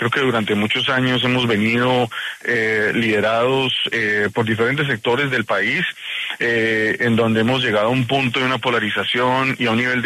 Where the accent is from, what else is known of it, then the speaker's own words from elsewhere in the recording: Colombia; yo como colombiano en el exterior